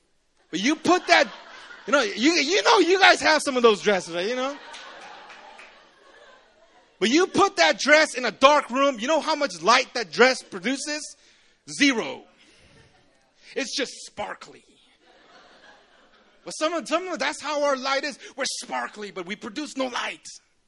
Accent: Busan, South Korea; Because I come from Busan, man. There is sand everywhere.

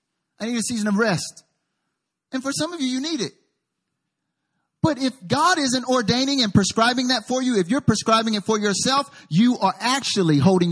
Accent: the South, United States; For me, I'm from the South. And so I have a South United States.

